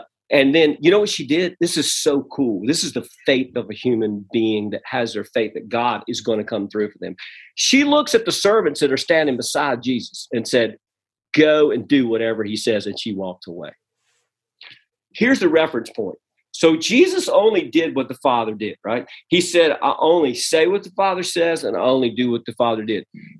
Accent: the South, United States; Now, look, I'm from the South.

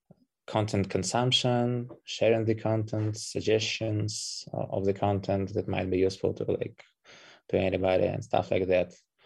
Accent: Belarus; also born or lived in Ukraine; Actually, originally I'm from Belarus, so all the problems started back in 2020 there after the robbed president elections.

